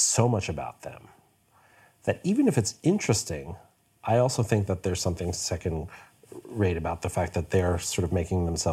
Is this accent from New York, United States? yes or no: yes; New York City, New York, United States; now in Hamburg, Delaware, United States; I feel very fortunate to have landed here in Hamburg with the NDR Elbphilharmonie Orchestra. I grew up in New York. My parents were violinists in the New York Philharmonic